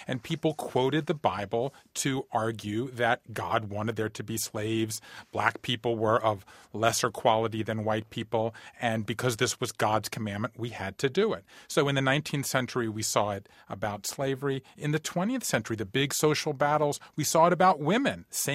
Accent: the South, United States; You said I grew up in the South. I mean, I witnessed the tail end of this even growing up in the 1960s.

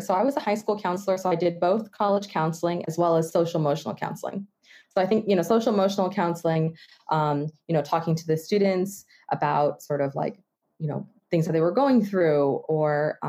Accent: Los Angeles, California, United States; growing up in Los Angeles where it was at home, it was Japanese, and outside of the home, it was all English.

